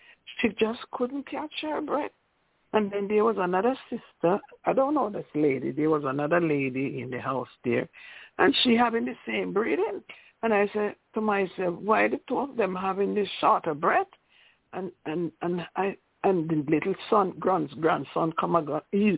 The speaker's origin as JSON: {"language": "English", "region": "Illinois", "country": "United States", "said": "I'm from Illinois, and I'm saying happy Sabbath to everyone."}